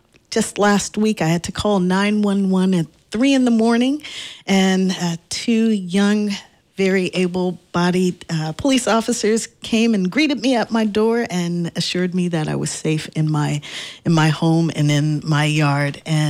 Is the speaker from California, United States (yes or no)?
yes; Los Angeles, California, United States; So I'm from Los Angeles, and I know Los Angeles and other cities have police commissions.